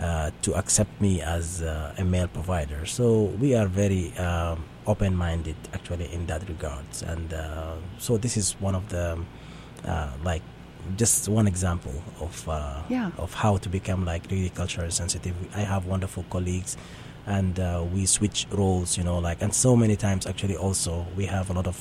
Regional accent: South Sudan; I'm an American citizen, but at the same time, I'm a South Sudanese, and I still have a lot of love and passion to help.

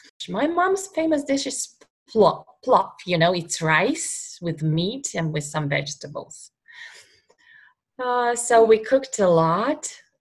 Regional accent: Baku, Azerbaijan; So I grew up in Baku. That's the capital of Azerbaijan. It's a country between Russia, Iran, and Turkey.

